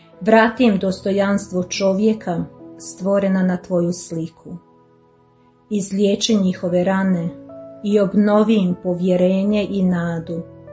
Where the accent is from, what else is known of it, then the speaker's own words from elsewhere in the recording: Jankovci, Vukovar-Srijem County, Croatia; rodom sam iz Jankovaca, radim kao učiteljica engleskog jezika već godinama, u samo sam došla, već redovnica sam preko 30 godina